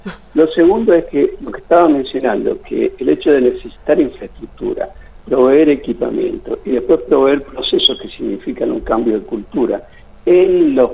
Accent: Argentina

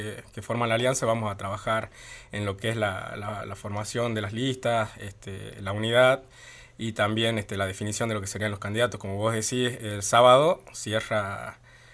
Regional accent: Argentina; nuestra historia como argentinos

